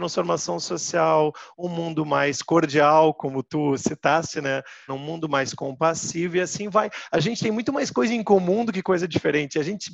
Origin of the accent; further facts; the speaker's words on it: Porto Alegre, Rio Grande do Sul, Brazil; é que eu sou de Porto Alegre, né